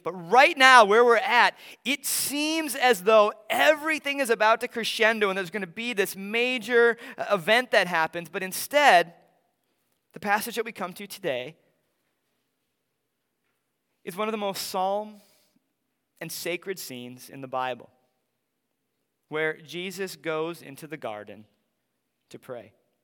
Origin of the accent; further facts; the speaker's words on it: Wisconsin, United States; before my parents moved out of my hometown near La Crosse